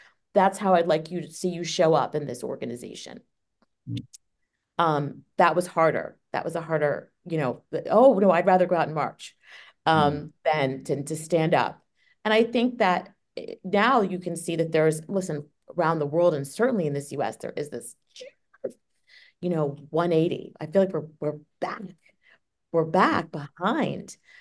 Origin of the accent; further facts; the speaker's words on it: Jamaica; I'm Jamaican, both sides.